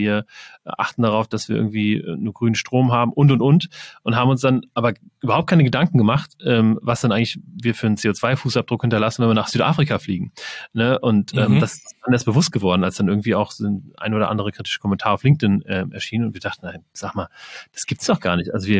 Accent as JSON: {"language": "German", "town": "Wiesbaden", "region": "Hesse", "country": "Germany", "said": "Also ich komme aus Wiesbaden."}